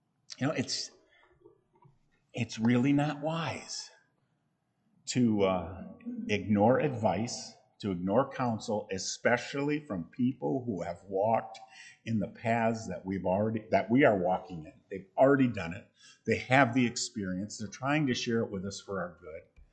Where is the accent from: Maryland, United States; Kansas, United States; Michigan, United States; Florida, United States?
Michigan, United States; Grandville; I grew up in Grace Bible Church of Granville, Michigan.